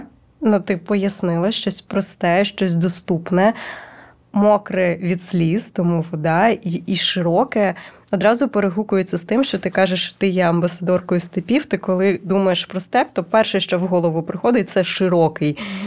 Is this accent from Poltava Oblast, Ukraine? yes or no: no; Vinnytsia, Vinnytsia Oblast, Ukraine; я з Вінниччини, ну, точніше, як, я прям з самої Вінниці